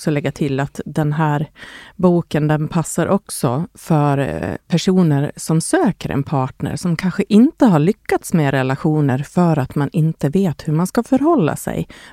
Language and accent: Swedish; Dalarna County, Sweden; Jag kommer från Dalarna.